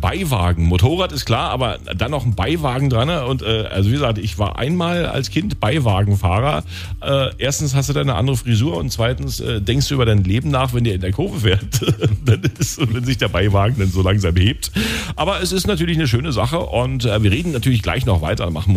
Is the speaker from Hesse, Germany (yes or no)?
no; Berlin, Germany; Also jetzt nicht nur aus Werder, da kommen wir aus Berlin, ne?